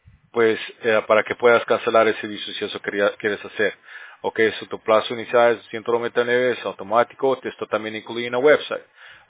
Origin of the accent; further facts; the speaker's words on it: Bolivia; now in United States; casi no he conocido a bolivianos aquí en California. Aquí no hay nada. Yo creo que soy el único boliviano aquí en California.